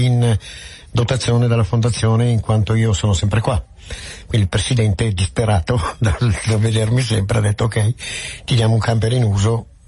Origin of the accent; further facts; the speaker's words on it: Milan, Lombardy, Italy; Milanese, cittadino come tanti. Ho superato i capelli bianchi, quindi ho superato la cinquantina